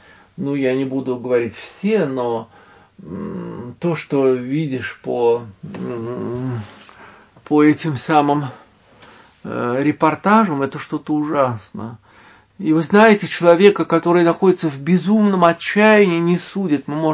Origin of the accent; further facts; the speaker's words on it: Kharkiv, Kharkiv Oblast, Ukraine; born there; Я родилась в Харькове, мне все это очень больно